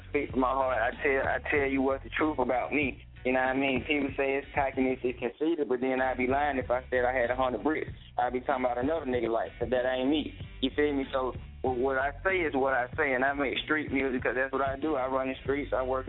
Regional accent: College Park, Georgia, United States; Man, I'm from College Park. Man, I'm from Atlanta, College Park. To be exact, South Side

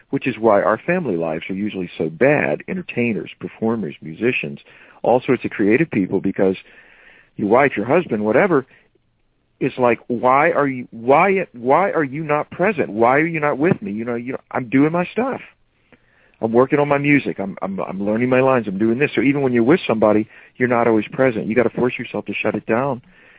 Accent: Georgetown, South Carolina, United States; my hometown is known as one of the most haunted places in America, and Georgetown, South Carolina. So I grew up with this stuff

